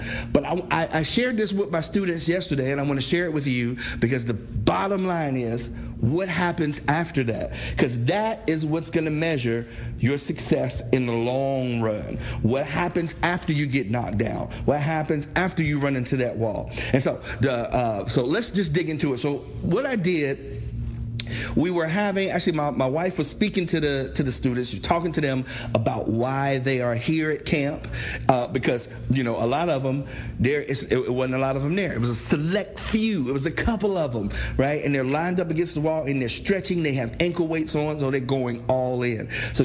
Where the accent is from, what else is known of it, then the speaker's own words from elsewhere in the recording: Cincinnati, Ohio, United States; So we, you know, born and raised in Cincinnati, Ohio.